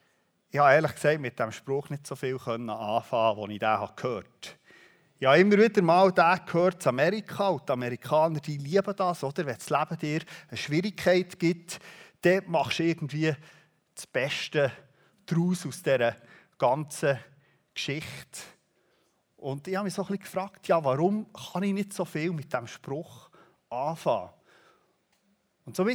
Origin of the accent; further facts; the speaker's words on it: Wiedlisbach, Bern, Switzerland; Ich habe sonst eher die Hügel oder den Berg, wo man bei uns in Wiedlisbach sagt, aber für euch ist das kein Berg.